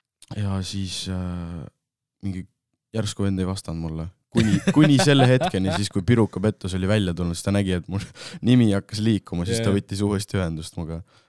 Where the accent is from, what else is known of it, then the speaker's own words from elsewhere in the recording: Saue, Harju County, Estonia; seda kuulesid ainult nagu Saue rahvas, mu kodulinna rahvas